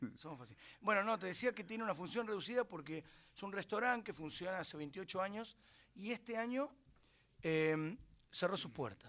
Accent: Temperley, Buenos Aires Province, Argentina; now in Luis Guillón, Argentina; De Temperley, sí. Ahora estoy autoexiliado en Luis Guillón, pero sí, soy de Temperley.

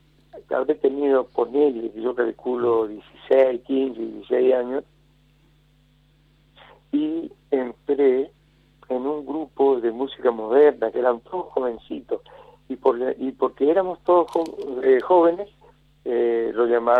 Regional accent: Buenos Aires, Argentina; vengo de Buenos Aires

